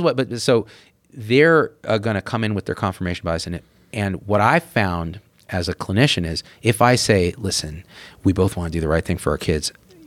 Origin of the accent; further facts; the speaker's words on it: California, United States; I was an 18-year-old boy growing up in the Central Valley, as good as a macroeconomist